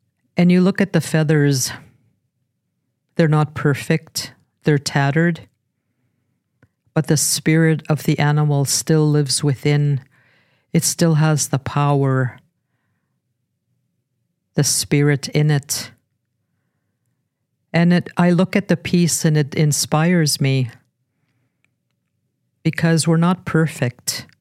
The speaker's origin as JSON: {"language": "English", "town": "Fort McMurray", "region": "Alberta", "country": "Canada", "tie": "born there", "also_born_or_lived": "Beaver Lake", "said": "I was born in Fort McMurray in 1954. And I said I lived in Beaver Lake and was apprehended at the age of 7. I didn't leave the school till I was 18 years old."}